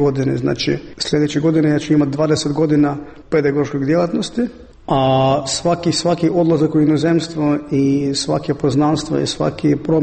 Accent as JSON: {"language": "Croatian", "country": "Ukraine", "also_born_or_lived": "Russia", "said": "ja ne mogu biti objektivno jer sam Ukrajinac. Treće, ja sam odrasao u Rusiji"}